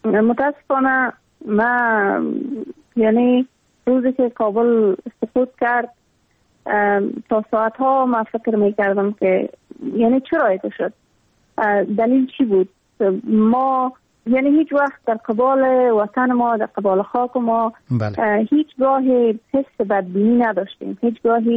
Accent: Afghanistan; ما هم مثل میلیون‌ها دختر دیگه در دامن جنگ بزرگ شدیم و در همون سیاه‌ترین سالایی که در تمام ولایت افغانستان در روزهای مکتب برای دخترها بسته بود

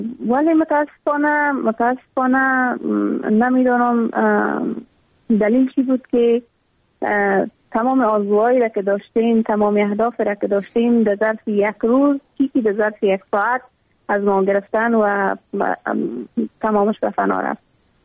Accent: Afghanistan; ما هم مثل میلیون‌ها دختر دیگه در دامن جنگ بزرگ شدیم و در همون سیاه‌ترین سالایی که در تمام ولایت افغانستان در روزهای مکتب برای دخترها بسته بود

